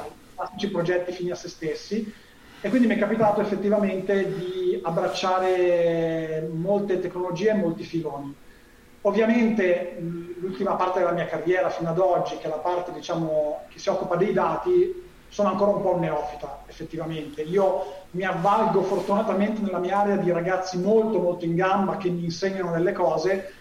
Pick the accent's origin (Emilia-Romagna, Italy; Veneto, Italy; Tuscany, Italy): Tuscany, Italy; Livorno; sono toscano, di Livorno, quindi abbastanza egocentrico da non potermi definire tale.